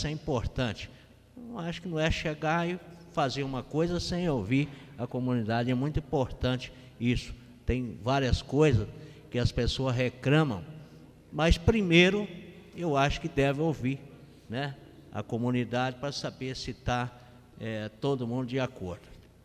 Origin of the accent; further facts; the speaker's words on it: Santa Rita, Brazil; eu, como sou do Distrito de Santa Rita, já passei muito por essas situações